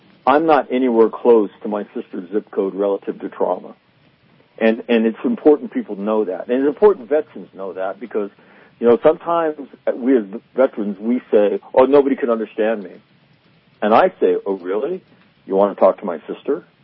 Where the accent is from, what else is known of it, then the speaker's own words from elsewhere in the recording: Sacramento, California, United States; I grew up in Sacramento